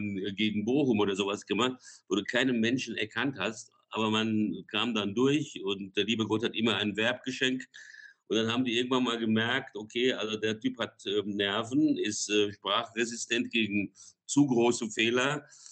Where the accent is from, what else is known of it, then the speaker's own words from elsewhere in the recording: Brazil; seit 1966 am Radio in Brasilien, wo ich aufgewachsen bin